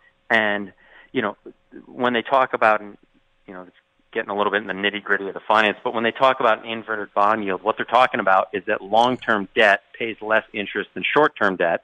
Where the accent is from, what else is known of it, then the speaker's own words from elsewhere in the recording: Durham, Connecticut, United States; You know, I'm from Connecticut. I went to UConn, grew up in Durham.